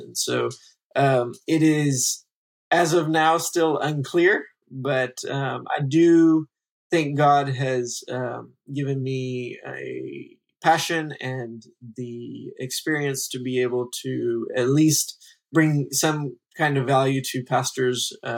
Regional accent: Texas, United States; moved away as an adult; also born or lived in India; And so I grew up in Texas for most of my life until I was about 18.

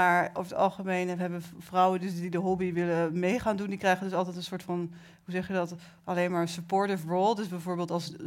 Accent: Netherlands; Ze wilde mij natuurlijk als Nederlander, want ik ben Nederlander en wit, dus dat ziet er mooi uit.

